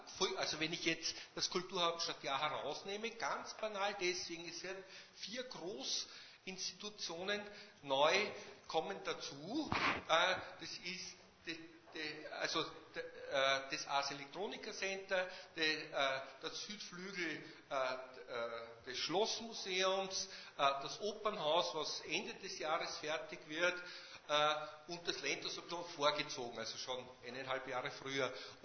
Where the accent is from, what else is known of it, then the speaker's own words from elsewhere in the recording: Linz, Upper Austria, Austria; nur an deren Namen erinnern wir uns, oder ich mich als Linzer gar nicht mehr